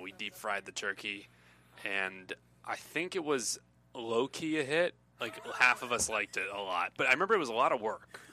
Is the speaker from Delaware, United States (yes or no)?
yes; Delaware, United States; I am going back to my home state of Delaware. That's right, Delaware, Frank.